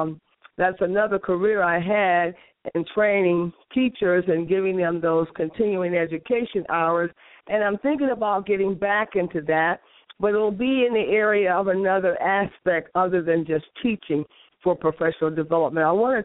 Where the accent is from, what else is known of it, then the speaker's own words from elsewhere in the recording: Indiana, United States; That is the reason why I'm back here in the state of Indiana, my hometown.